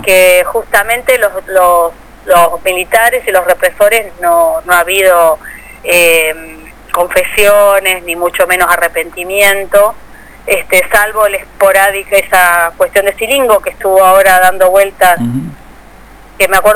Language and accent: Spanish; Mar del Plata, Buenos Aires Province, Argentina; born there; now in Bahía Blanca, Argentina; en Mar del Plata, donde yo estuve también, porque nací en Mar del Plata, sí, y hace 40 años que vivo en Bahía Blanca.